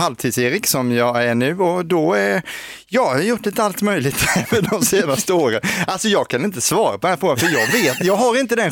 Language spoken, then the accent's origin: Swedish; Karlskrona, Blekinge, Sweden; Ja, jag är ju från Karlskrona från början.